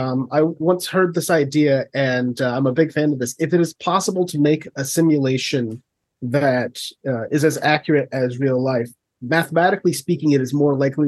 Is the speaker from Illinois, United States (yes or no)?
yes; Illinois, United States; I'm from Illinois originally.